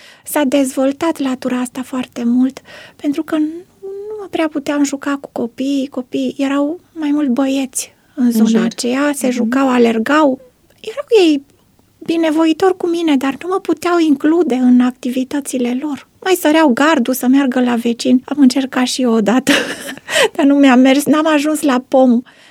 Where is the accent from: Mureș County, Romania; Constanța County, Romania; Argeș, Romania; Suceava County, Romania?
Mureș County, Romania; Târnăveni; born there; Eu m-am născut în localitatea Târnăveni, un oraș mic de lângă Târgu Mureș